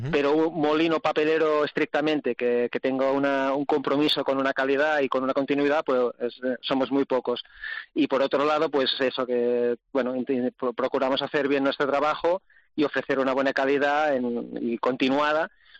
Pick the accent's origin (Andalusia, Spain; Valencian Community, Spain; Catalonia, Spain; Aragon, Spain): Catalonia, Spain; Somos catalanes